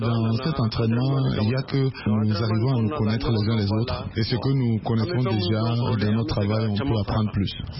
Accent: Mali; now in Burkina Faso; Nous avons quitté le Mali, venir au Burkina Faso pour des entraînements.

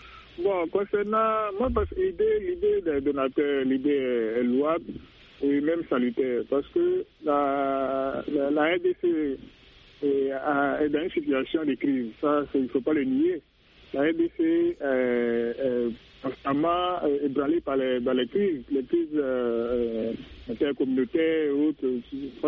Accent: Côte d’Ivoire; Je ne suis pas congolais, je suis ivoirien

